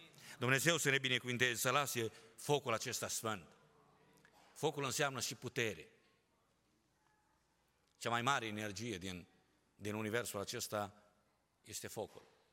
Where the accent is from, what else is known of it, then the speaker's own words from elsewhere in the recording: Romania; Noi ne bucurăm ca români, suntem un popor ospitalier și mă bucur, umblu atât în lumea aceasta și oriunde întâlnim frați români penticostali și parcă avem ceva aparte.